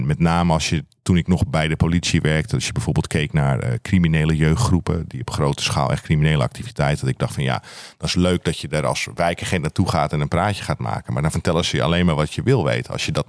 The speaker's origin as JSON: {"language": "Dutch", "town": "Alkmaar", "region": "North Holland", "country": "Netherlands", "tie": "born or raised there"}